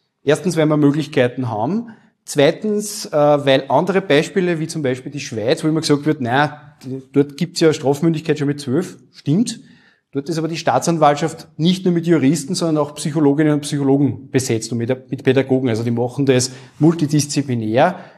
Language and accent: German; Wels, Upper Austria, Austria; ich komme aus Wels, Oberösterreich